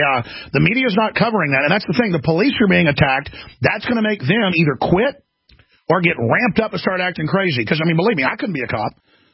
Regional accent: Dallas, Texas, United States; I mean, I grew up in Dallas, and I went into bad areas sometimes, and it's pretty scary.

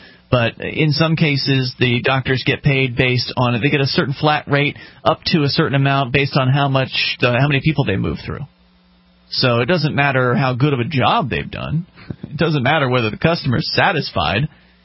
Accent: Canada; when you're growing up in Canada

